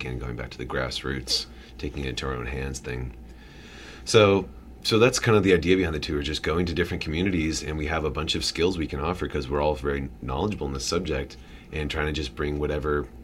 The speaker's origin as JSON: {"language": "English", "town": "Portland", "region": "Oregon", "country": "United States", "also_born_or_lived": "Washington", "said": "I'm from Portland. I'm from Oregon and Washington, where, you know, we live in some of the most mushroom diverse and abundant parts of the world, really."}